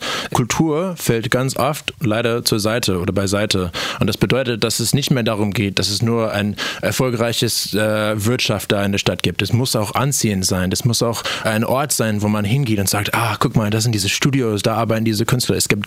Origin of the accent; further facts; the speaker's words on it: United States; Davor hatte ich meinen Bachelor gemacht in den USA, in einer kleinen Uni, da näher von wo ich herkomme.